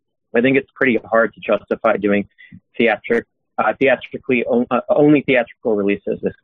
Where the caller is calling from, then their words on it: Chicago, Illinois, United States; Hey, it's … from Chicago.